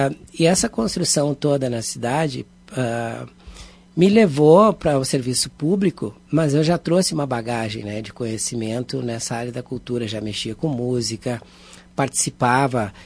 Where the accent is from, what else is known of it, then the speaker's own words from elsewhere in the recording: Pedra Lisa, Rio Grande do Sul, Brazil; also born or lived in Cazuza Ferreira; Eu nasci em Cazuza Ferreira, mas cresci numa localidade chamada Pedra Lisa